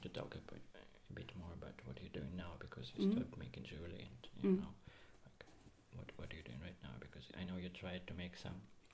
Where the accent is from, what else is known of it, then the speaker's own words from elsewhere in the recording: Russia; also born or lived in Israel; now in Berlin, Germany; Actually, maybe I have to say where I'm from, because I'm from Russia, and I lived a bit in Israel, and now I live in Berlin for 1 year.